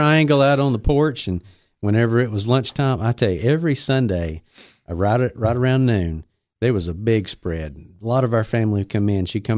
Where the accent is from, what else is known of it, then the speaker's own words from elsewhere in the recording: De Queen, Arkansas, United States; He shook my hand. We took a picture. We had a good little laugh and talked about some places from back there. But yeah, DeQueen. I went to college in Conway, Arkansas.